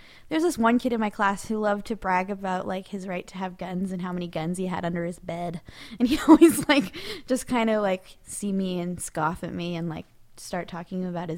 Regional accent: Oak Harbor, Washington, United States; Oh, no, Oak Harbor. I was from Oak Harbor. Oh, so right. Lance is from Anacortes. Oak Harbor is a town with two military bases

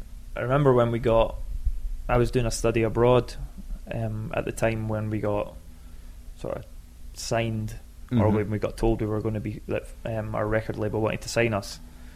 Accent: Scotland, United Kingdom; Oh, the swearing's fine. We're Scottish. That's part of the vocabulary.

